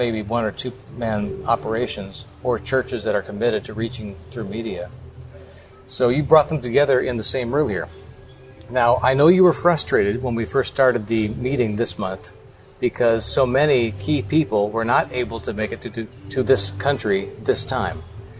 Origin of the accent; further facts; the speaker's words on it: United States; Now, of course, me as an American, we currently have good diplomatic ties with Tunisia.